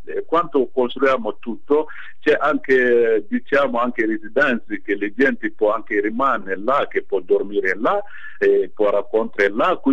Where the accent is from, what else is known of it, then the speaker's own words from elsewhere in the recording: Mali; born there; Italian is a second language; il regalo che io può fare a mio paese dove è nato io